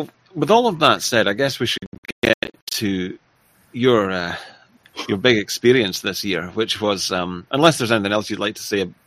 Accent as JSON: {"language": "English", "region": "Scotland", "country": "United Kingdom", "tie": "born or raised there", "said": "a very monocultural, monoethnic area, like where my hometown in Scotland"}